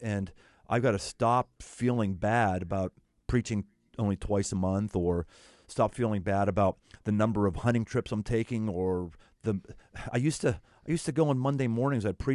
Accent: Pittsburgh, Pennsylvania, United States; You know, you got to recognize I grew up in Pittsburgh.

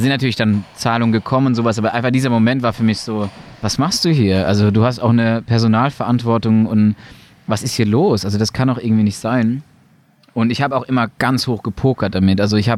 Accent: Mannheim, Baden-Württemberg, Germany; Also wie gesagt, groß geworden in Mannheim, einer Arbeiterstadt

